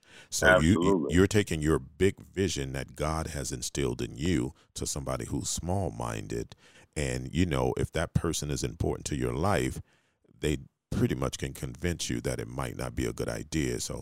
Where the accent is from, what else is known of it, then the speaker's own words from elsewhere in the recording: the South, United States; You know, I grew up in the South. You know how we eat in the South, man.